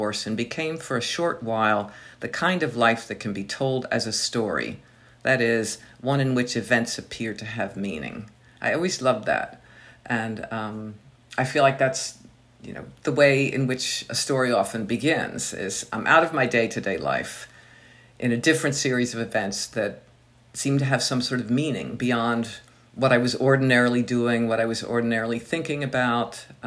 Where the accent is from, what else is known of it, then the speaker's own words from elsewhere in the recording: Delaware, United States; I grew up in Delaware, and, you know, we could be in Philadelphia in 5 minutes over the state line.